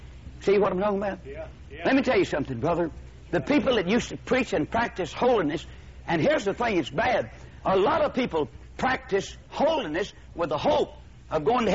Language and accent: English; United States; I'm an American. I'm a Christian. I'm a Bible believer.